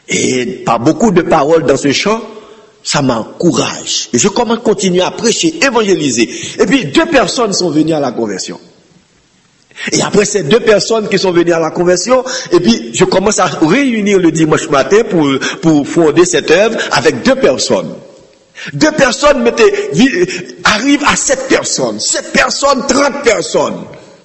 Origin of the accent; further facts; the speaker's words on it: Haiti; Et chez nous en Haïti, tous les pasteurs aimeraient mener un ministère dans la capitale.